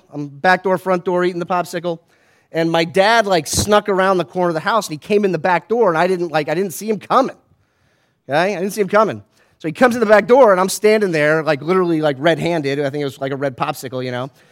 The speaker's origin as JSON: {"language": "English", "region": "Florida", "country": "United States", "tie": "born or raised there", "said": "I grew up in Florida."}